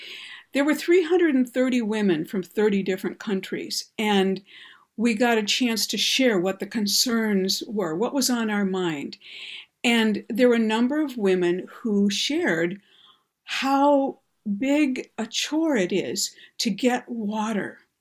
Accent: Michigan, United States; that's a problem in Flint, Michigan. That's my home state.

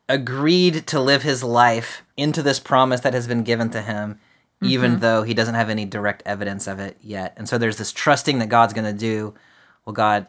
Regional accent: South Carolina, United States; Like, I'm from South Carolina, and so the only way I really use reckon is when somebody says, do you want to do this?

